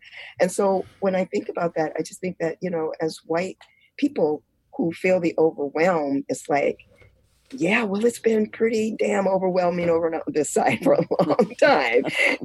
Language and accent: English; United States; as a Black woman growing up in America, with a very beautiful, loving family